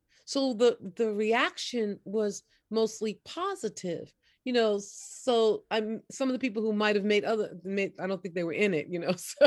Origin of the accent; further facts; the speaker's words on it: New York, United States; yes, I'm a wash ashore, but I came from New York and said, whoa, look what I discovered.